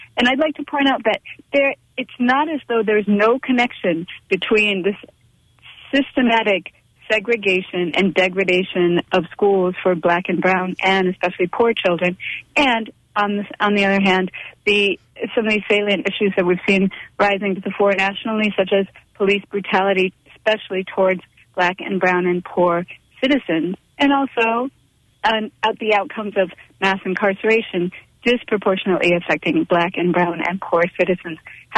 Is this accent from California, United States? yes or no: no; Chicago, Illinois, United States; now in Madison, United States; I want to say that because I'm from Chicago, I somewhat peripherally observe what's going on there.